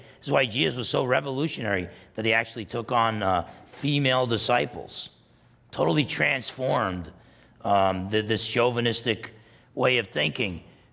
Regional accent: New Jersey, United States; Believe me, I'm from New Jersey. Okay? We're like the world's headquarters for baloney shooting, okay?

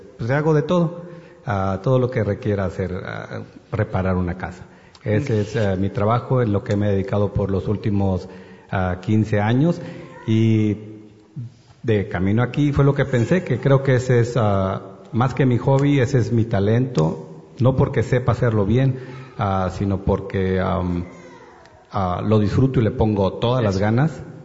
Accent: Mexico; Soy mexicano, okay.

